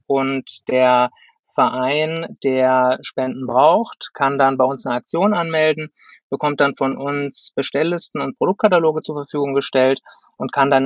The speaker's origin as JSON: {"language": "German", "town": "Freiburg", "region": "Baden-Württemberg", "country": "Germany", "said": "ich bin 38 Jahre, bin Freiburger"}